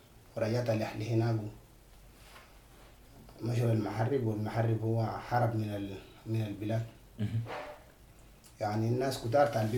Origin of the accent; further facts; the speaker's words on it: Sudan; moved away; من السودان أنا كنت كان ناوي أسافر على ليبيا